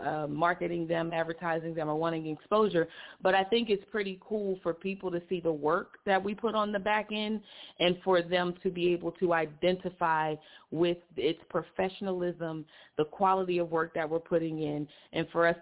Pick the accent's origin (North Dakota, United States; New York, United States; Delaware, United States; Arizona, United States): Delaware, United States; I went back to Delaware, my hometown.